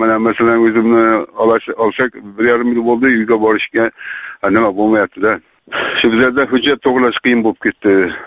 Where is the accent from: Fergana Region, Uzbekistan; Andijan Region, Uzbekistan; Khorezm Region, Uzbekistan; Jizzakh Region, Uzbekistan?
Khorezm Region, Uzbekistan; Yangibozor; now in Russia; Xorazmdanman. Xorazmda yangi bozordanman. Yangi bozorda, kolxozda. Hamza kolxozda.